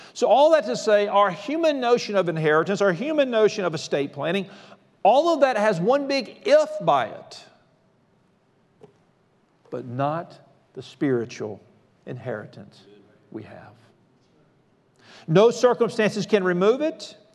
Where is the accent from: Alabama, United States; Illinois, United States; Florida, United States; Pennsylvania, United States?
Alabama, United States; Mobile; We moved off to seminary from Mobile, where we're from, to Louisville, Kentucky, where we were going to seminary.